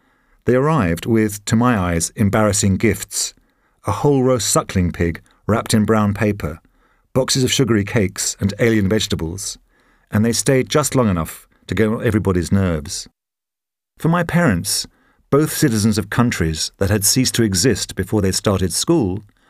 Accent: London, United Kingdom; mine is the product of growing up in London in the 50s and 60s with parents who didn't speak English as a first language.

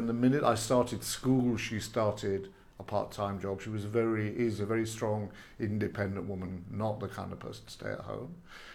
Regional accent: North West England, United Kingdom; Grew up on Merseyside at a great moment

